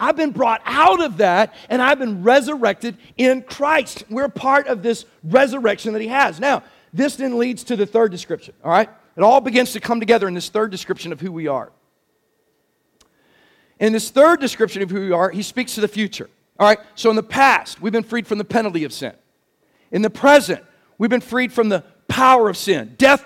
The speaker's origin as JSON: {"language": "English", "region": "North Carolina", "country": "United States", "said": "All right, so I like that we're from Gaston County."}